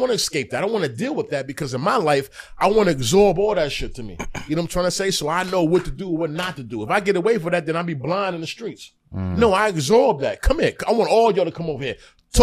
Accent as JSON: {"language": "English", "town": "Yonkers", "region": "New York", "country": "United States", "said": "I don't know, I'm from Yonkers, so this is what it is."}